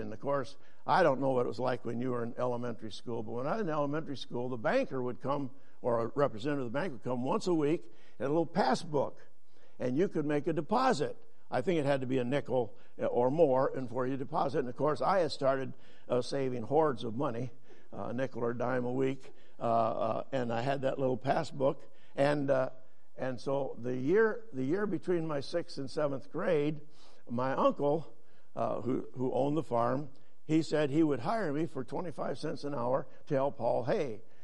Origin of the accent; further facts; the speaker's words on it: Texas Township, Michigan, United States; born there; I was born in Western Michigan. And they do just like that. They kind of laugh. And then I tell them the rest of the story. When I was born, my family lived in Texas Township outside Kalamazoo, Michigan.